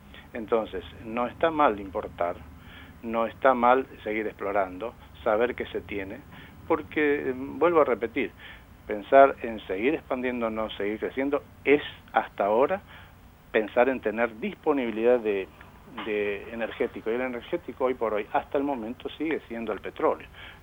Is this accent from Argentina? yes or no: yes; Argentina; muy contentos y orgullosos como argentinos